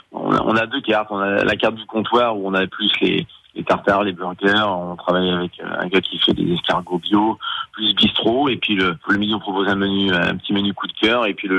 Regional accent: Machecoul, Pays de la Loire, France; born there; also born or lived in Nantes / Paris; Alors moi je suis né à Machecoul, j'ai fait mon apprentissage à Nantes, je suis resté un an sur Nantes après mon apprentissage et je suis parti à Paris, j'y ai passé 20 ans

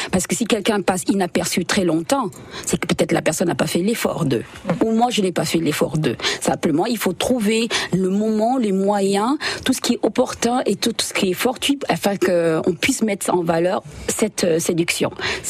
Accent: Senegal; je vous parlerai effectivement de ce que je connais, de mon pays d'origine qui est le Sénégal, de l'Afrique de l'Ouest aussi, en grosso modo.

